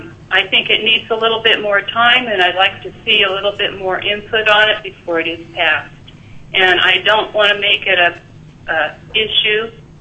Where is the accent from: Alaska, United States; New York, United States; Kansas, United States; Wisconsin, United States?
Alaska, United States; Kodiak; And I grew up in Kodiak. I have a history in Alaska back to the early 50s.